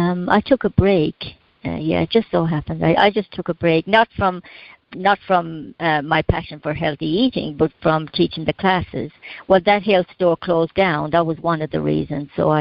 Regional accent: Ireland; I grew up in Ireland, and it was vegetables, potatoes, and meat.

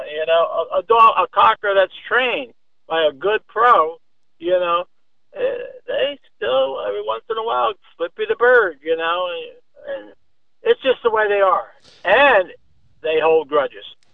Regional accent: New York, United States; born there; And the smartest thing I did was I was born in the Hudson Valley.

